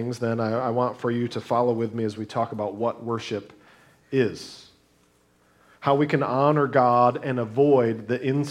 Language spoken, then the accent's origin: English; United States; But I do believe that as an American, but even furthermore, as a Christian, we are called to render unto Caesar what is Caesar's